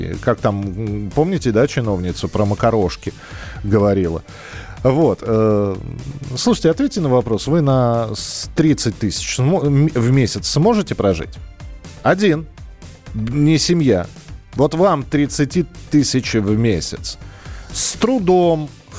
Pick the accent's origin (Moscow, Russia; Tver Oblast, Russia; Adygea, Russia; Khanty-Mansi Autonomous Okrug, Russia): Moscow, Russia; Не, я коренной москвич